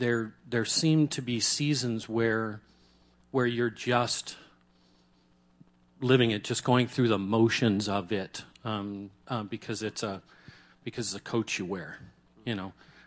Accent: Phoenix, Arizona, United States; Born and raised right here in Phoenix, Arizona. Not too far from here. Actually went to Orangewood Elementary, and Washington High School. Those are, you know, this is where I grew up. Lived most of my life here.

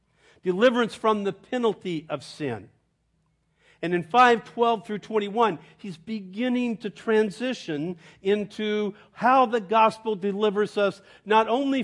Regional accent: Ireland; And I said, "No, I'm Irish."

